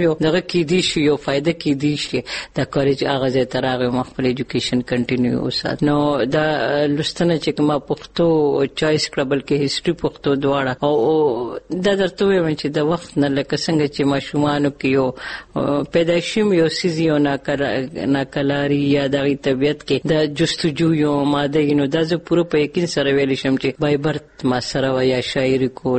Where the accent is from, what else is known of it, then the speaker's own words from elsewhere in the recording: Khyber Pakhtunkhwa, Pakistan; زه په 1955 سم کې پیدا شوم او زمونږ کلی بغداد دی. زما پلار نوم … دی. خدای دې وبخي. هغه خدای خدمتگار او د مردان ضلع صدر